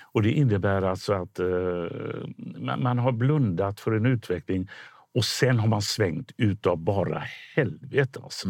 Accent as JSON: {"language": "Swedish", "town": "Gothenburg", "region": "Västra Götaland County", "country": "Sweden", "tie": "born or raised there", "said": "i Bergsjön, i Biskonsgården när jag är uppvuxen"}